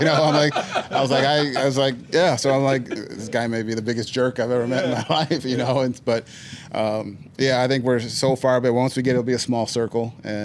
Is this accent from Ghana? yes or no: no; Northeast, United States; I'm from the Northeast.